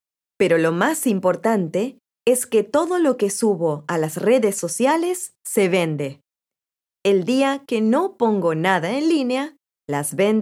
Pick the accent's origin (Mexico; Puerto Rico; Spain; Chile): Spain; born there; Mi familia es de origen peruano, aunque nací en España.